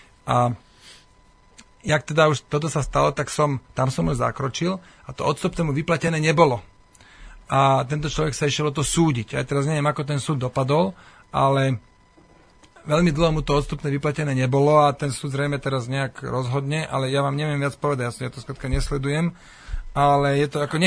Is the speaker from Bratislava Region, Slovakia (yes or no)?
no; Banská Bystrica, Banská Bystrica Region, Slovakia; Prečo keď som z Banskej Bystrice, musím zastupovať práve Banskobystričanov?